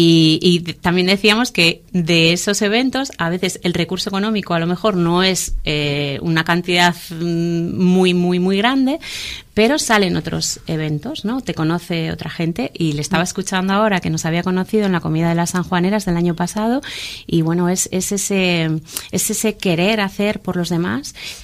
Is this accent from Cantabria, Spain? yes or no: yes; Laredo, Cantabria, Spain; Pues yo soy de Laredo, ¿eh?